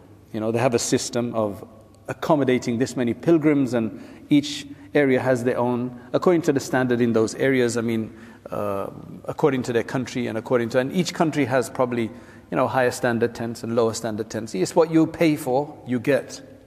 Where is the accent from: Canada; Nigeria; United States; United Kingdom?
United Kingdom; England; I was from England, and I was there with my wife and child living in a house outside and not in the madrasa.